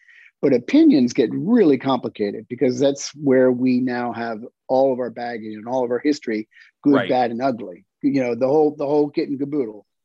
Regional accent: York, Pennsylvania, United States; now in Boston, United States; Oh, I grew up in York, Pennsylvania.

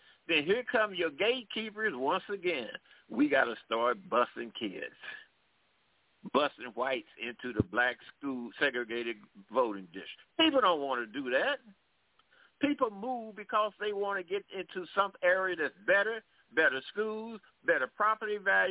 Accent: St. Louis, Missouri, United States; I grew up in St. Louis. I grew up in St. Louis where black preachers ran King out of the city when he tried to come in there.

